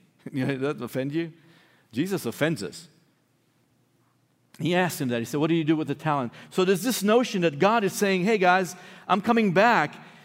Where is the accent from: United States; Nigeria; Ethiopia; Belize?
Belize; I'm from Belize, in the Mayan civilization. The heart of it is right in Belize, so we made out like a bandit.